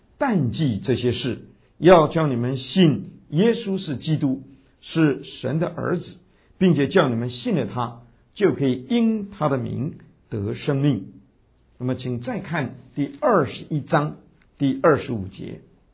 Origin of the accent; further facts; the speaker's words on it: China; 特别像我们中国人用儿子的这个子的意思的时候